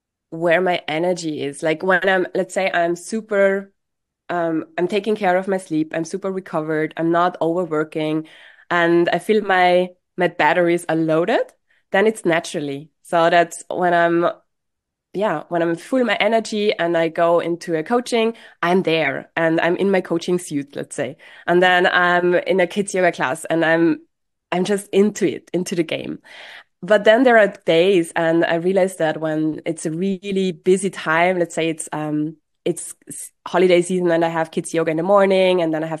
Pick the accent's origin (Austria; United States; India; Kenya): Austria; moved away as an adult; now in Basel, Switzerland; I grew up in Austria and I came to Basel the first time, I think around 6 years ago.